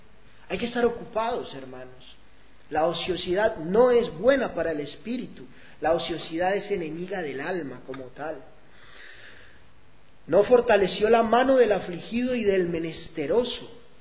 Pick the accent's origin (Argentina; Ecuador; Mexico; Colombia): Colombia; Antioquia; Se dice en mi pueblo que a nosotros los paisas, los antioqueños, no se nos rompen los pantalones por la rodilla.